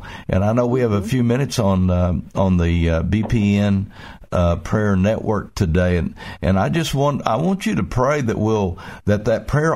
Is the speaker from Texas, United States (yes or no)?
yes; Rockwall, Texas, United States; I was in Africa one time during the late 80s or early 90s, and I said, I'm from Rockwall, Texas.